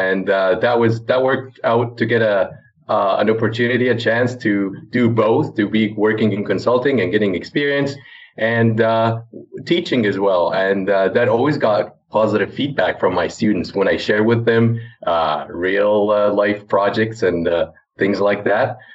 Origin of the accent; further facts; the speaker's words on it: Cairo, Cairo Governorate, Egypt; moved away as an adult; also born or lived in Dubai; now in Canada; I'm originally from Egypt, did my undergrad and master's degree in Cairo, Egypt. And before moving to Canada to do my PhD, I worked in Dubai for a while.